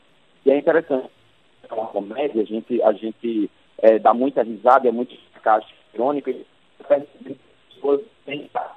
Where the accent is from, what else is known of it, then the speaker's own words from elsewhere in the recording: Northeast Brazil, Brazil; somos, mas somos dois nordestinos muito diferentes.